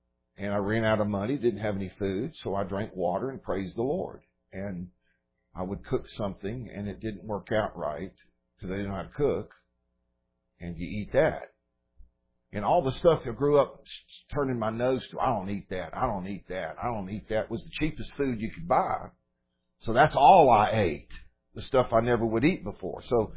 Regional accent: Dallas, Texas, United States; Okay, I was raised in Dallas. Dallas is a big city, and my grandfather was an influential guy with the banks in Dallas.

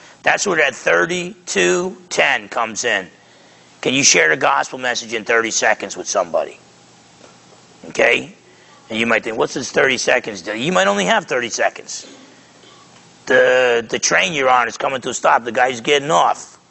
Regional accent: New Jersey, United States; I just figured, look, I'm from Jersey. And I talk like I'm from Jersey. I'm just going to be myself and try to be the best

